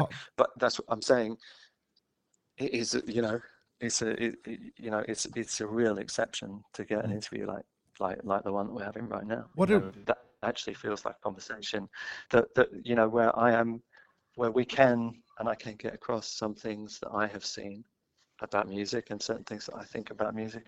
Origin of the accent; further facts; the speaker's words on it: Muswell Hill, London, United Kingdom; because I grew up in Muswell Hill, you know, so.